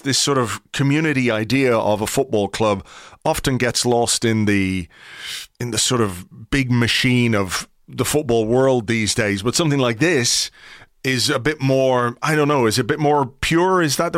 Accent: Dublin, Leinster, Ireland; And I said, "No, I'm from Kimmage, just up the road here."

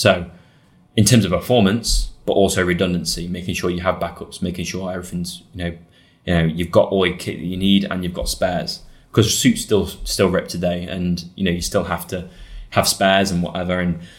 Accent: United Kingdom; I am who I am and I'm British.

